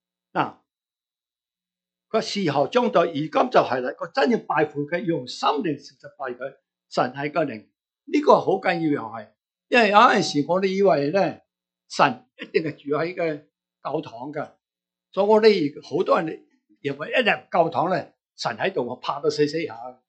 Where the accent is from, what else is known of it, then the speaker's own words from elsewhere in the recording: China; 我哋中国人